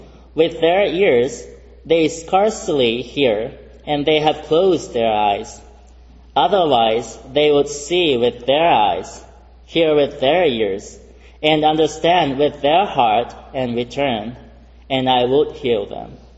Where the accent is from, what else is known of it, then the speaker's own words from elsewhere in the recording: Kobe, Hyogo, Japan; English is a second language; I'm from Japan with my wife, and we're from one of the congregations we have as a Japan Presbytery in Kobe.